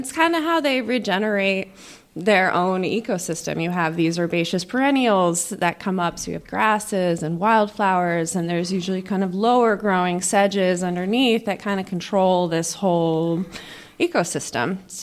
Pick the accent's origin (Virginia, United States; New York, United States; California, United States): New York, United States; Austerlitz; So I'm from the area. I'm from Austerlitz. I grew up on a farm, so I've always loved working outdoors.